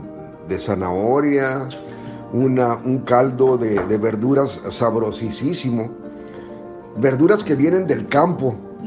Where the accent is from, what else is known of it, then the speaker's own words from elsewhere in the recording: El Paso, Texas, United States; born there; Tengo 64 años de edad. Nací en El Paso, Texas.